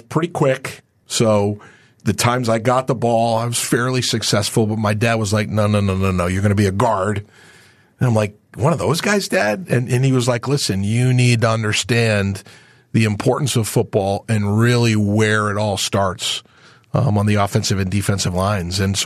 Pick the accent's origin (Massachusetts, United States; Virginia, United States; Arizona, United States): Massachusetts, United States; Scituate; also born or lived in Springfield, Massachusetts / Connecticut; Massachusetts. Yeah, I was born in Springfield, Mass., raised on the South Shore of Boston, Scituate, Marshfield, Mass., and then we moved to Connecticut in my later years.